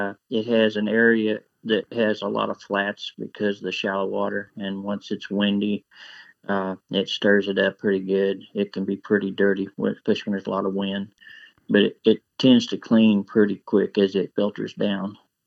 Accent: Glaze, Missouri, United States; I was born and raised closer in the Glaze area. That was my home water, I'd have to say.

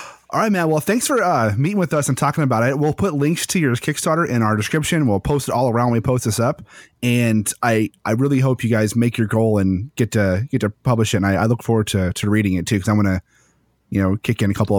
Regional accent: Washington, United States; We're both from Kitsap County.

